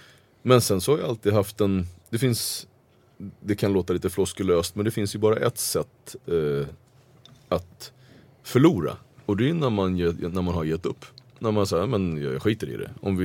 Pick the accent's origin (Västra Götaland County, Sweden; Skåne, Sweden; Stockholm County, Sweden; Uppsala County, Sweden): Uppsala County, Sweden; Gottsunda; Jag kom bort ifrån Gottsunda helt enkelt. Och det var ju min räddning. Och under långa perioder så åkte jag tillbaka till Gottsunda